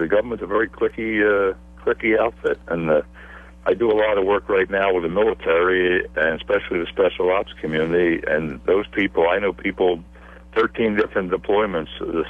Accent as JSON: {"language": "English", "town": "Philadelphia", "region": "Pennsylvania", "country": "United States", "said": "I'm from Philadelphia, and you're talking about people getting away."}